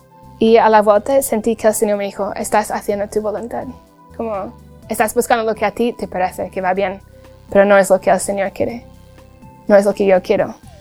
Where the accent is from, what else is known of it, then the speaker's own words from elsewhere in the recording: England, United Kingdom; Spanish is a second language; Y yo por fuera, como buena inglesa, muy educada, dije, sí.